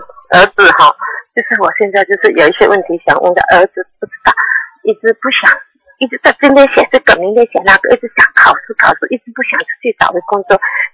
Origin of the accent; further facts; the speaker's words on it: Xiamen, Fujian, China; 啊，我是厦门的。